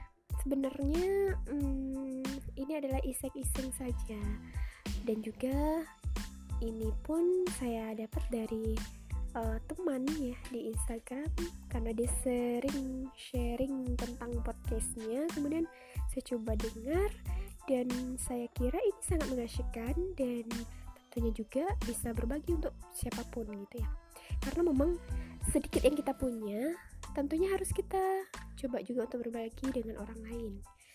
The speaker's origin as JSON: {"language": "Indonesian", "town": "Pariaman", "region": "West Sumatra", "country": "Indonesia", "said": "Saya asli orang Pariaman dan saat ini domisili di Pariaman."}